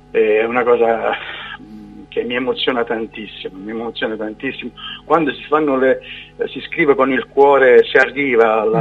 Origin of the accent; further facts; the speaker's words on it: Palagianello, Apulia, Italy; è sempre una frazione del mio paese, Palagianello, provincia di Taranto